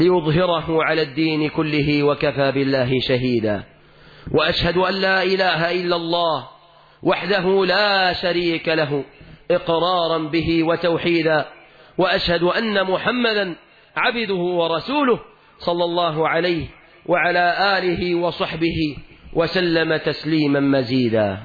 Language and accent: Arabic; Egypt; اللهم احفظ بلادنا مصر من الفتن ما ظهر منها وما بطن،